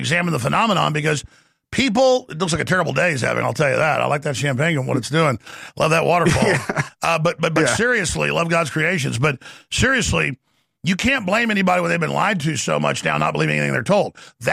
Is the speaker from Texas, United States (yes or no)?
yes; Dallas, Texas, United States; It was rough growing up in Dallas for a reason.